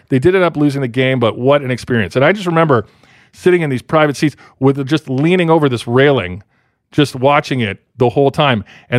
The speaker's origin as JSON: {"language": "English", "town": "London", "region": "Ontario", "country": "Canada", "tie": "born or raised there", "said": "back in my hometown in London, Ontario"}